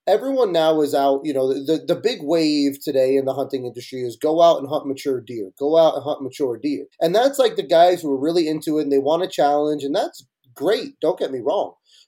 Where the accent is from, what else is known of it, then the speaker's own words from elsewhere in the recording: New Jersey, United States; like I grew up baiting in Jersey every weekend.